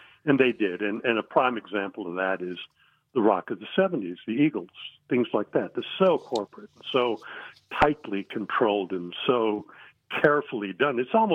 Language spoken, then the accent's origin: English; Philippines; I grew up in the Philippines.